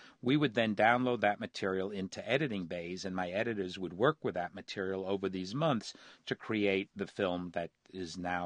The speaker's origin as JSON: {"language": "English", "region": "New York", "country": "United States", "said": "I'm from New York, after all."}